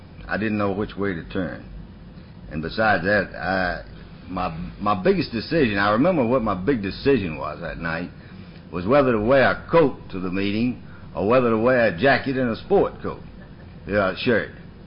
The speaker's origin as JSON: {"language": "English", "town": "Atlanta", "region": "Georgia", "country": "United States", "said": "I'm from Atlanta, and I'm from alcoholism."}